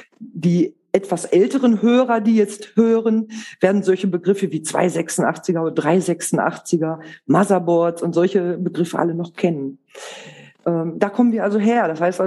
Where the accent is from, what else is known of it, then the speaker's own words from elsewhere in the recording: North Rhine-Westphalia, Germany; Vielleicht kurz zu Bielefeld. Das ist die Stadt in Ostwestfalen-Lippe, die keiner kennt, die es gar nicht gibt. Ich glaube, dann weiß auch jeder der Zuhörer, wo ich herkomme.